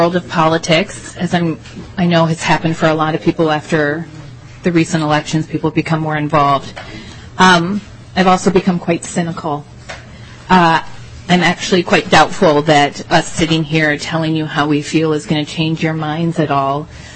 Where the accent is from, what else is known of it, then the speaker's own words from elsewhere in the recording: Minneapolis, Minnesota, United States; I'm from Minneapolis, Minnesota.